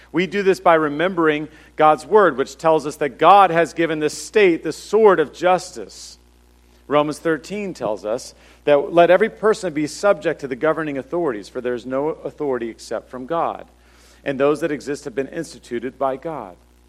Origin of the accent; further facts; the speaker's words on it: Washington, District of Columbia, United States; I grew up in the early 90s when, I grew up around Washington, D.C., and it was really cool to wear untied Timberland boots.